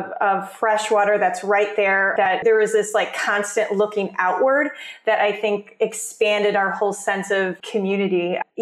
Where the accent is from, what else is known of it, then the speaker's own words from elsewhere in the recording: St. Joseph, Michigan, United States; I grew up in St. Joseph, Michigan, which is a river town that is right on the shore of Lake Michigan.